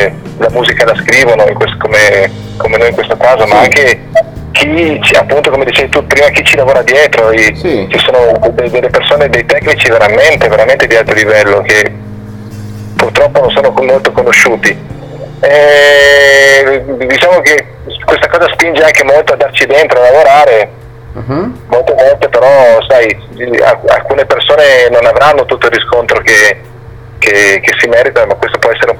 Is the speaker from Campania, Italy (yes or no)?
no; Trieste, Friuli-Venezia Giulia, Italy; io sono di Trieste, no?